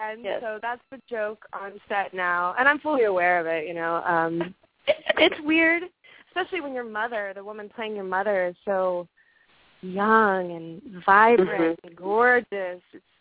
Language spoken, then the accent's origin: English; Las Vegas, Nevada, United States; I grew up half in Vegas, and, you know, when I moved out and moved to L.A., my folks retired to Tahoe.